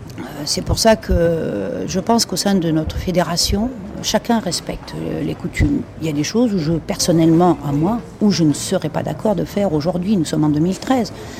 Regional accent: France; moi je suis française aussi, moi j'aime mon pays

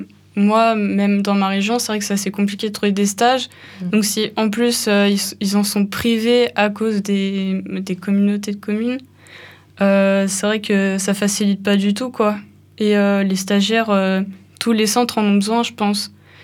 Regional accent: Auvergne-Rhône-Alpes, France; moi, je viens de Haute-Savoie

